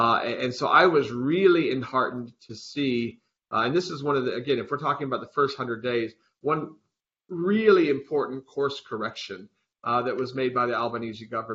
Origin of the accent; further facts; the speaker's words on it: Arizona, United States; accent: Arizona; also born or lived in Washington, D.C.; now in Australia; there's a lot more Arizona in my accent than Australia. But having spent 25 years in D.C. before moving to Australia, nearly 9 years ago now